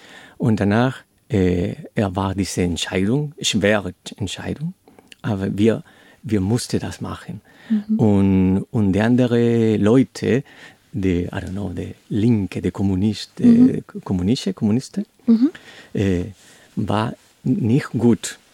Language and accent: German; Chile; German is a second language; Als ich ein Kind war in Chile, in meiner Familie, meine Mutter, meine Oma